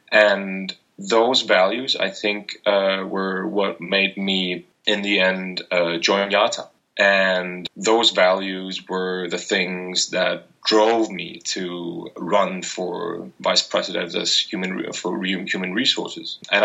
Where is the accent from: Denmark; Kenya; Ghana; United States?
Denmark; Capital Region of Denmark; I come from Denmark. I grew up in a small town outside Copenhagen. I grew up in a forest, in fact.